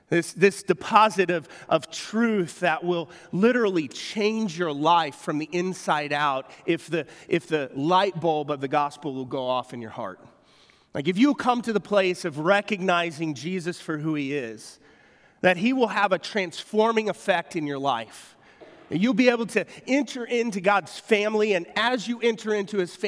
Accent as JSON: {"language": "English", "town": "West Plains", "region": "Missouri", "country": "United States", "tie": "born or raised there", "said": "We didn't have to travel to West Plains. I'm from Southern Missouri."}